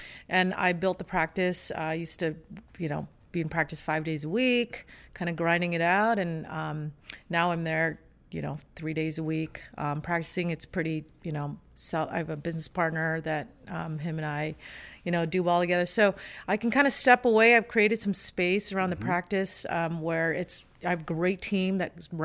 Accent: Vancouver, British Columbia, Canada; like into Washington and Vancouver, Canada, my hometown

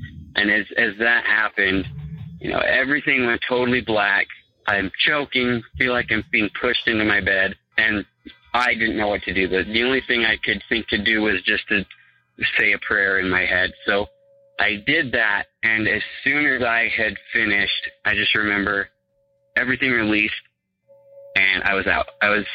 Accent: Utah, United States; I'm from Utah, so safe guess, I am Mormon.

